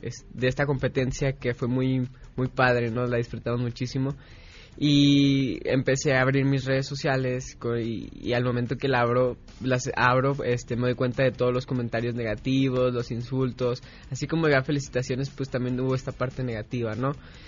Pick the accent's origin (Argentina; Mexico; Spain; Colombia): Mexico; Guadalajara, Jalisco; born there; Sí, nací en Guadalajara y comencé a patinar a los 8.